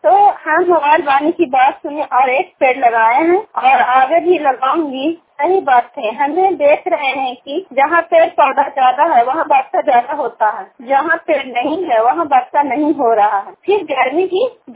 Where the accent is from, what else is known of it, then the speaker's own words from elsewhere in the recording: India; Block Khanna सलामा गांव की रहने वाली हूँ, …।